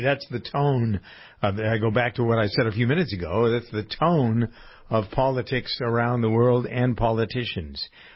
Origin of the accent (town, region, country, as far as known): Framingham, Massachusetts, United States; born or raised there